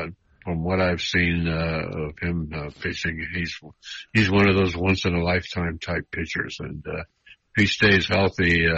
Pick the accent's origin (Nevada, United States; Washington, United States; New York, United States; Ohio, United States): Ohio, United States; Akron; I like Cleveland. I grew up in Akron. I was a Cleveland fan all my life